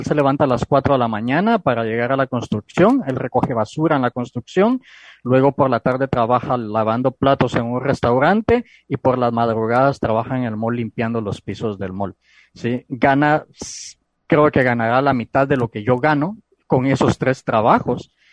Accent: Guatemala; yo que soy guatemalteco

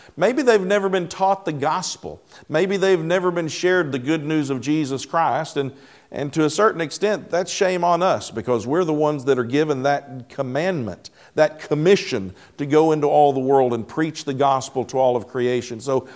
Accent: Henderson, Tennessee, United States; I was raised in Tennessee, raised in Henderson, and so we were in Henderson one day.

